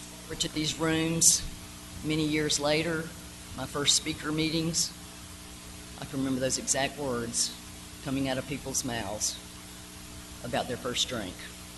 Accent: Atlanta, Georgia, United States; So I grew up in Atlanta, in the city limits of Atlanta, south of Buckhead.

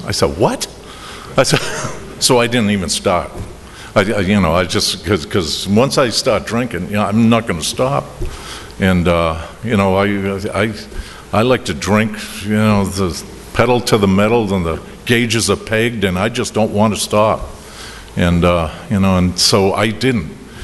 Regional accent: Boston, Massachusetts, United States; accent: Boston; But there's the, okay, here comes my Boston accent.

